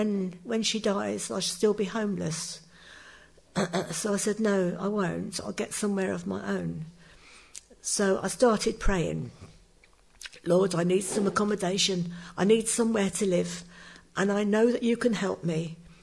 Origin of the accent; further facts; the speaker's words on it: Midlands, United Kingdom; now in Horsham, United Kingdom; So I came from the Midlands down to Horsham.